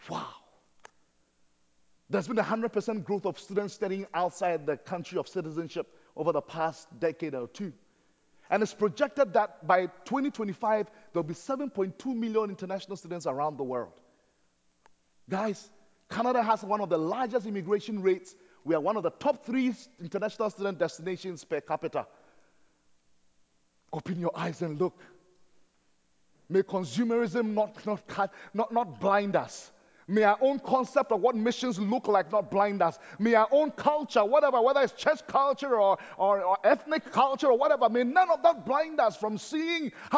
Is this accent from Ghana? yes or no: yes; Ghana; I come from Ghana in West Africa. Ghana is in the pregnant part of Africa.